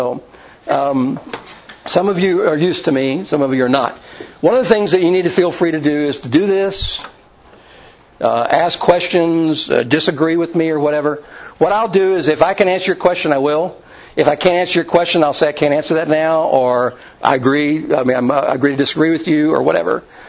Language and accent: English; Kentucky, United States; also born or lived in Indiana; I grew up in Kentucky, southern Indiana.